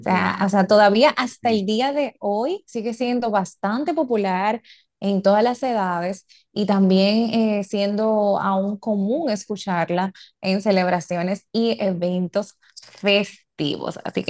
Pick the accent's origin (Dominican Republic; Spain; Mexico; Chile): Dominican Republic; Como buenos dominicanos, aquí vamos a bailar un merenguito